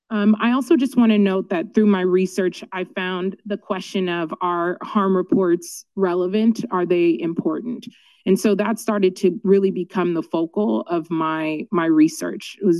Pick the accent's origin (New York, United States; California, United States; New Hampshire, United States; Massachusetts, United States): California, United States; Oakland; I am a Black woman. I am from Oakland, so I am an Alameda County resident.